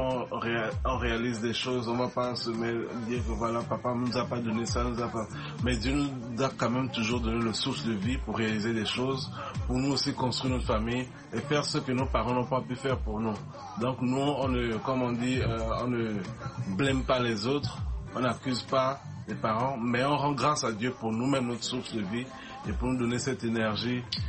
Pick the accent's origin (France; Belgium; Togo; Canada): Togo; nous, on a grandi au Togo particulièrement.